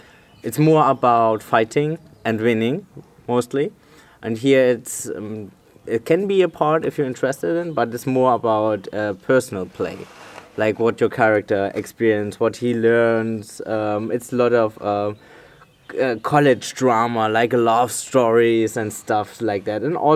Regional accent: Germany; English is a second language; I'm from Germany

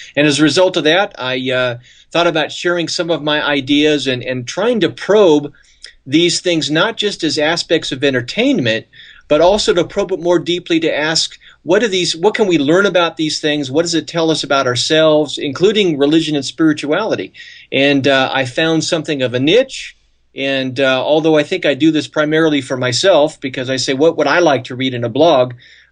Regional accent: California, United States; now in Utah, United States; Well, I relocated from Northern California, where I was born and raised, and came out here to Utah.

